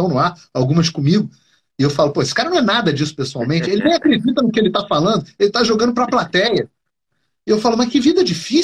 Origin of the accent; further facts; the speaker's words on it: Brasília, Federal District, Brazil; born there; nasci na Granja do Torto, né?